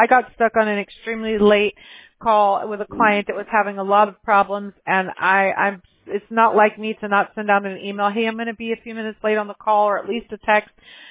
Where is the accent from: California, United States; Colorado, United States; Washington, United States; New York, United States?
California, United States; Apple Valley; because I grew up in Apple Valley, California.